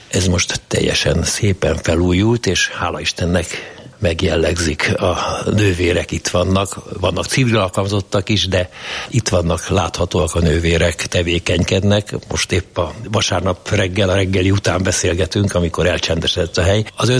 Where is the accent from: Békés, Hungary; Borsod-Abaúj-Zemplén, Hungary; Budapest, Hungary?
Budapest, Hungary; born or raised there